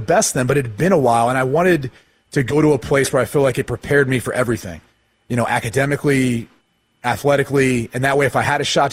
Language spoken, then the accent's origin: English; Columbus, Ohio, United States; You know, it was tough growing up in Columbus, honestly, having it be like right there in your backyard.